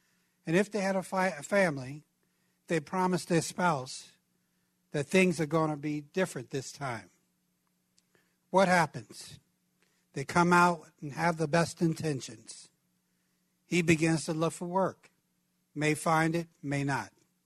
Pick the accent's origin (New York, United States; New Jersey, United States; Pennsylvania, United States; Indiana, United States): New York, United States; Brooklyn; And this goes back maybe 30 years, 35 years to where I grew up in Brooklyn, New York.